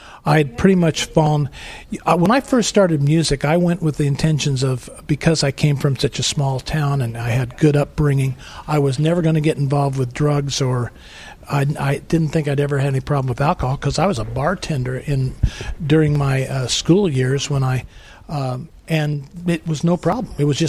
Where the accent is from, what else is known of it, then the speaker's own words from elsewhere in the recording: United States; It's that almost that American, yes, I'm American, so I must be a Christian type of thing.